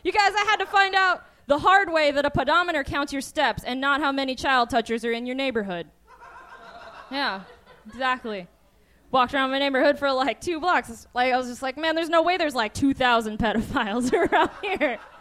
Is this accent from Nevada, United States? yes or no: yes; Nevada, United States; Here's a fun fact. I'm actually from Nevada. I am from the West Coast.